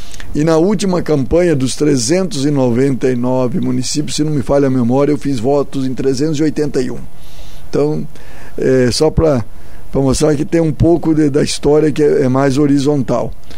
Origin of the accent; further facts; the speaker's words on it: Rolândia, Paraná, Brazil; Eu fui morar em Curitiba dos 18 para os 19 anos de idade. Eu sou natural de Rolândia, norte do Paraná. Sou filho de agricultor familiar. Até os 18 anos de idade, eu trabalhava na roça com o meu pai.